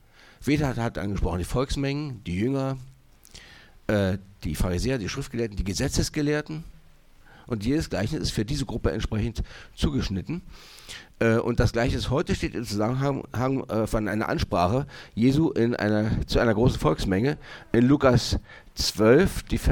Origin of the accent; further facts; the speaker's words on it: Berlin, Germany; Ich bin Berliner und … Ich komme aus der Gemeinde Erlangen